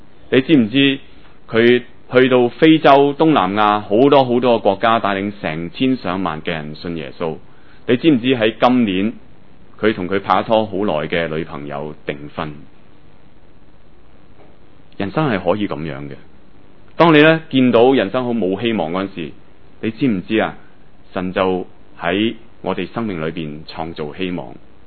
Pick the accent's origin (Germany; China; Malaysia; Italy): China; 我们中国人都有句说话，不如意的事十之八九